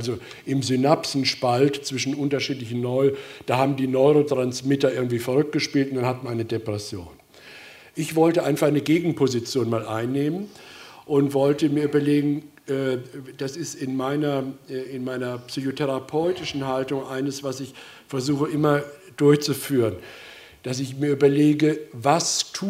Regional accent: Baden-Württemberg, Germany; Jedes Jahr wird in Deutschland, in der Nähe, wo ich herkomme, in Mannheim

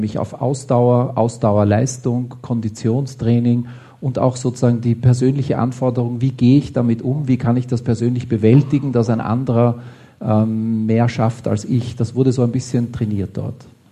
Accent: Vienna, Austria; now in Germany; Also ich bin Wiener, Österreicher, kein Deutscher, obwohl ich immer, man fragt mich hier immer wieder, ob ich aus Deutschland komme.

